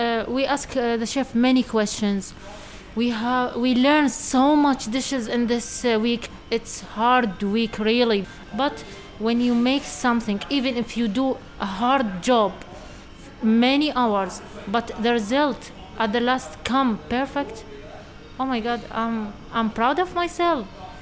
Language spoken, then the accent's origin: English; Iraq; English is a second language; I'm from Iraq. I am 10 years old. No, I'm joking. I'm 33.